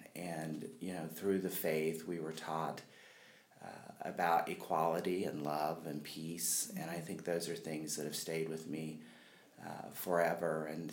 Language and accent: English; Fountain City, Indiana, United States; Sure, well, I was born in Fountain City. Okay. I went to Northeastern High School. My family has really deep roots in Wayne County.